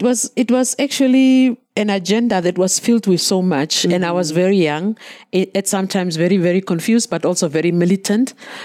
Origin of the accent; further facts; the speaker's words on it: Windhoek, Khomas, Namibia; I was born in Windhoek, which is where we are now. Mm-hmm. Not very far from here, maybe 20 minutes drive in I was born in a location there, and I grew up in Windhoek, but not where you are now.